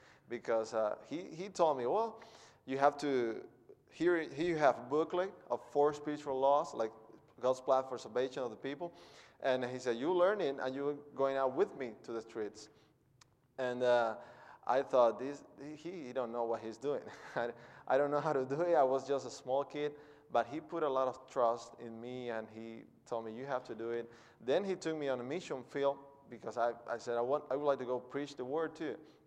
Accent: Cuba; I come from Cuba. I'm a missionary from Cuba, serving under GAM

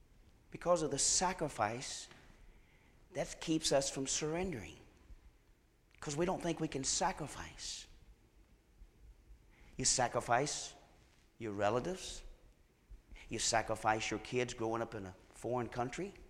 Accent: Virginia, United States; I tell people I'm from Roanoke, but I'm not from Roanoke. I tell them I'm between Roanoke and Blacksburg. And if you know where that's at, then I tell you where I'm really from, okay? But a little small town. The small town I'm from, 1,000.

